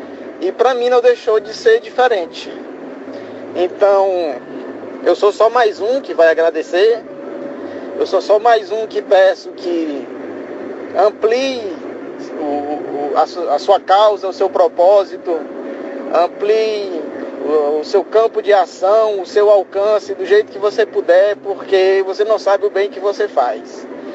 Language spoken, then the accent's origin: Portuguese; Teresina, Piauí, Brazil; eu sou de Teresina